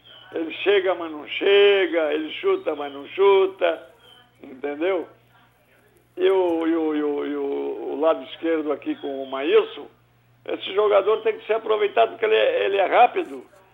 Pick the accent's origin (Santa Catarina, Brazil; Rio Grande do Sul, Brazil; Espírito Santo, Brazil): Santa Catarina, Brazil; Criciúma; Criciúma é minha terra, né?